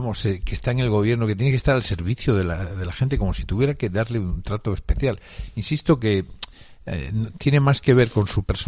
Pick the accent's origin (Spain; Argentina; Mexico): Spain; A mí, como ciudadano español